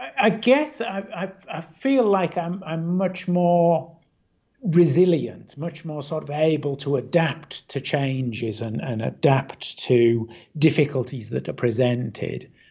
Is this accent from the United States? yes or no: no; Australia; now in France; be Australia. Although I've now just got residency in France, so France technically is currently my home country.